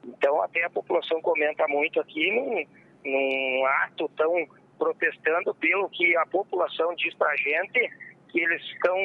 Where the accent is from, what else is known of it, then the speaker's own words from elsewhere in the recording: Brazil; Só que nós somos brasileiros, né, gente?